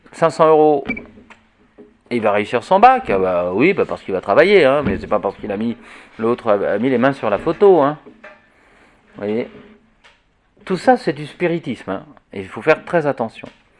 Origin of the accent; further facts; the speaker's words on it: Paris, Île-de-France, France; Moi, je suis un pur citadin. Je suis né à Paris, j'ai vécu jusqu'à l'âge de 23 ans à Paris